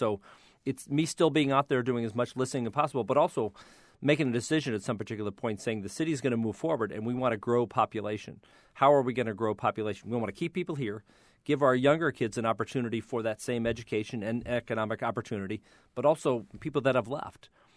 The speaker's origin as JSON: {"language": "English", "town": "Akron", "region": "Ohio", "country": "United States", "tie": "born or raised there", "said": "Well, you know, I grew up in Akron's neighborhoods. I became a grandfather 2 weeks ago, fifth generation of our family."}